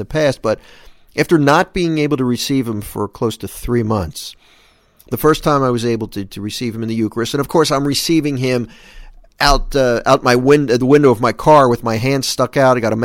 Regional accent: New Jersey, United States; A lot of times I would tell people I'm from New Jersey and they think automatically North Jersey, up around New York, but that's not where I'm from. I'm from Philly, Jersey.

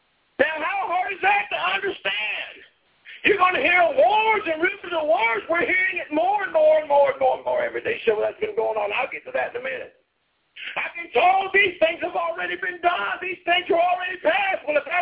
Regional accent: Michigan, United States; You didn't hear about tornadoes very much when I was growing up in Michigan.

